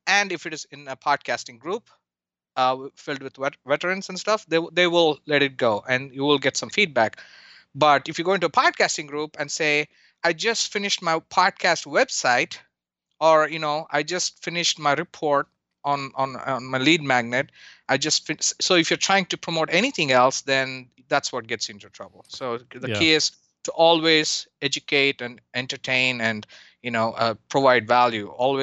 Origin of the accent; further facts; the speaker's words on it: India; So growing up in India many years ago, we didn't have many channels.